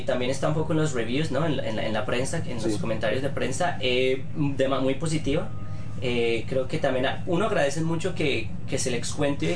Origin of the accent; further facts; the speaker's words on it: Colombia; cómo yo me siento como colombiano, como compatriota